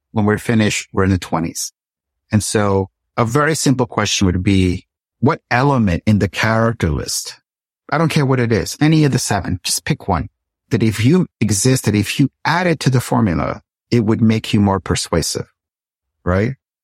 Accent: Puerto Rico; When I was a little girl growing up in Puerto Rico

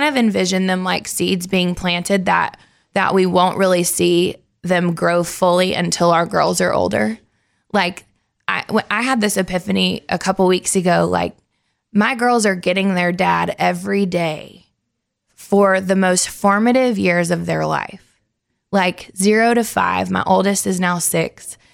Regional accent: Nashville, Tennessee, United States; because I grew up here in Nashville.

